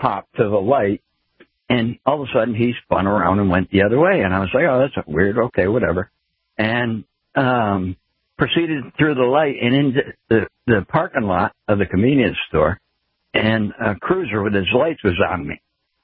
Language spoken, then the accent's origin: English; New Hampshire, United States; now in Texarkana, United States; And I had an experience here in Texarkana. I'm from New Hampshire, originally.